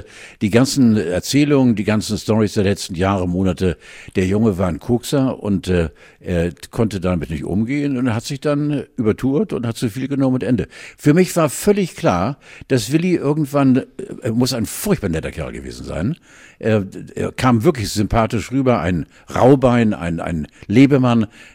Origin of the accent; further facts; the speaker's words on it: Schleswig-Holstein, Germany; als Schleswig-Holsteiner in Hamburg.